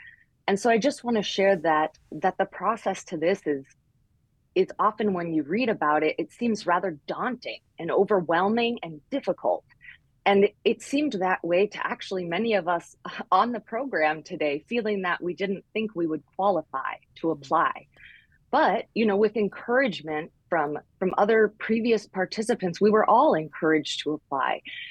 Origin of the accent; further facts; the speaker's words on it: Homer, Alaska, United States; So I grew up in Homer, Alaska. It's a very small town at the tip of the Kenai Peninsula.